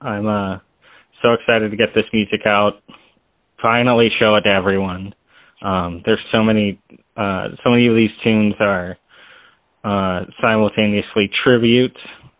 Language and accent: English; Rockville, Maryland, United States; I grew up in Maryland, in a town right outside Washington, D.C. called Rockville. It's a nice place to grow up in the D.C. area.